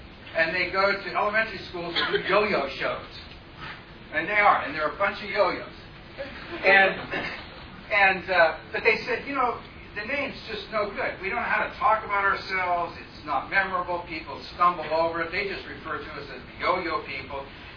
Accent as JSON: {"language": "English", "town": "Seattle", "region": "Washington", "country": "United States", "said": "I come from Seattle, which was the epicenter of dot communism."}